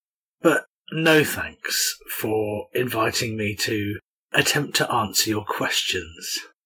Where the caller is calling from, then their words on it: York, Yorkshire and the Humber, United Kingdom; I'm speaking from York in the UK.